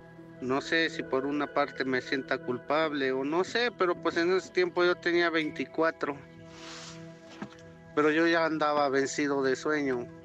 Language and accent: Spanish; Jolalpa, State of Mexico, Mexico; now in Durango, Mexico; Los saludo de aquí desde Durango, Durango capital, pero mi pueblo originario es en el Estado de México, allá en Jolalpa, Estado de México.